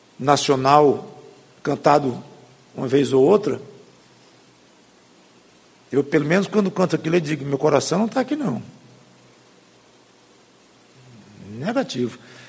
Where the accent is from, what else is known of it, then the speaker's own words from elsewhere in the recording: Brazil; Tudo bem, somos brasileiros, vamos viver como cidadãos de bem, de acordo com as leis do país